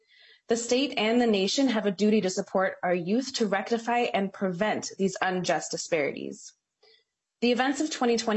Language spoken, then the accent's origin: English; Minnesota, United States; I'm a parent born and raised in the Twin Cities. I'm also a proud graduate of the University of Minnesota